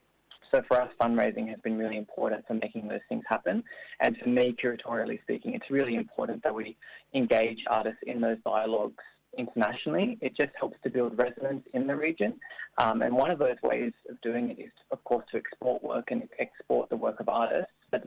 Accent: Sydney, New South Wales, Australia; I'm originally from Australia, from Gadigal land in Sydney

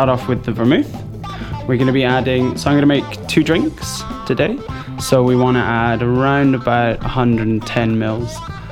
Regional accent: Scotland, United Kingdom; But as a Scotsman, I thought, let's get a bit more alcohol in there.

